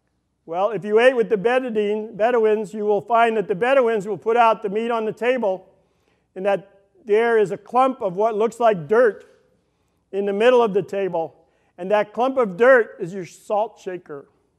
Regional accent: Midwest, United States; We're from the Midwest. We can get used to that.

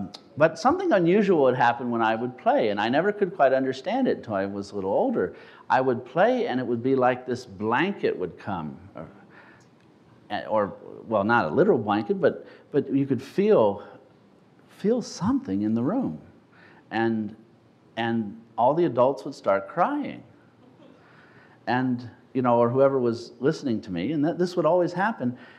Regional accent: New Orleans, Louisiana, United States; New Orleans, Louisiana. I'm from Louisiana originally, and I come from a Jewish family, and also my family was musical, particularly my father.

